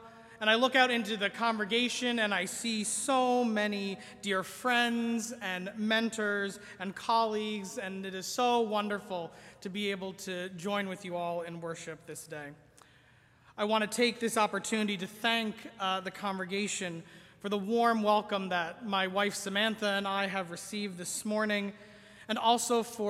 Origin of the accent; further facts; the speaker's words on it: Newfoundland and Labrador, Canada; Growing up in Newfoundland on the west coast of the island, my home church could seat maybe 200 people if you really pack them in there.